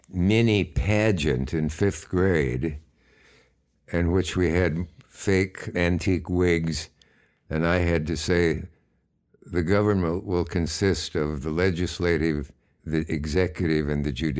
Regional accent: Nebraska, United States; born there; I was born either in Kearney or Hastings, Nebraska. So you can choose whichever pleases you.

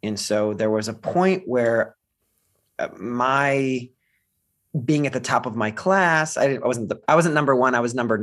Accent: Ohio, United States; accent: Midwest; My dad lived in Philadelphia and we lived in Ohio.

